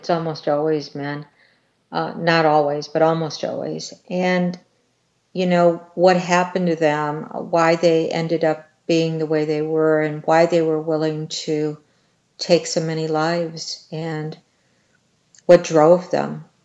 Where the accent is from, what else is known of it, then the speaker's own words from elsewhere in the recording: Wisconsin, United States; Well, I grew up in Wisconsin, and part of the time was during the in the 1970s when Richard Speck killed the nurses in Chicago.